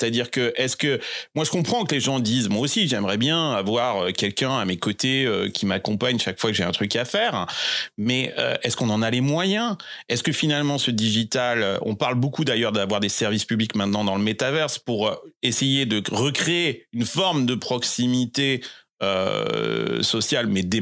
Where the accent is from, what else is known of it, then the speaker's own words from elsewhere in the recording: Nouvelle-Aquitaine, France; Bah, moi, je viens du Limousin.